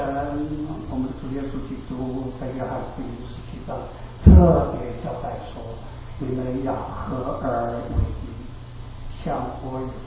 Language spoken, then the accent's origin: Chinese; China; 那亚洲我们今天中国人，我们中国是在亚洲是最具重要的